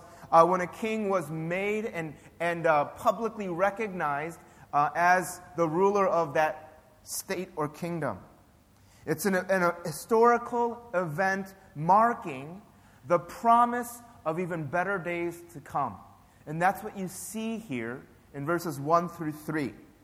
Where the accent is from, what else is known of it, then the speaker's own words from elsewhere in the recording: Chicago, Illinois, United States; I remember wanting so badly to go back to Chicago because that's my hometown and that's Obama's hometown.